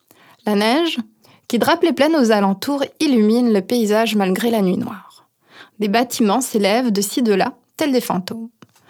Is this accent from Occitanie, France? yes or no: no; Grand Est, France; moi, je viens de l'Est de la France, je viens des Vosges, de l'Alsace.